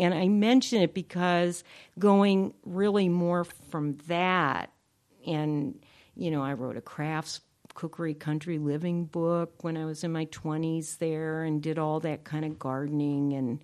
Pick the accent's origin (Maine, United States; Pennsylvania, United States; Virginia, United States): Pennsylvania, United States; Pittsburgh; like growing up in Pittsburgh when the, you know, the steel industry was still active or just starting to go out